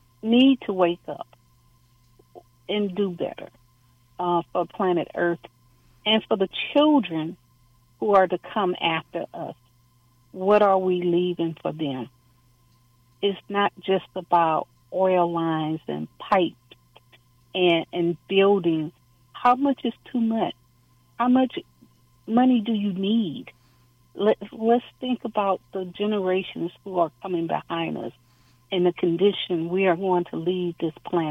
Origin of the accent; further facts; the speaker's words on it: Louisiana, United States; I am from Louisiana, and I do know that as a child, they used to tell us that a Katrina could happen.